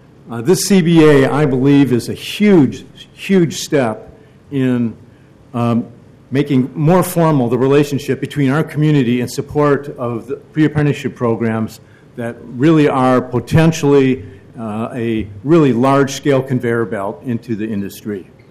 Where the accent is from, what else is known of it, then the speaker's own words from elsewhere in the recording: Dearborn, Michigan, United States; I grew up in Dearborn, Michigan. I was culturally prepared to enter both the auto industry and the construction industry through my family.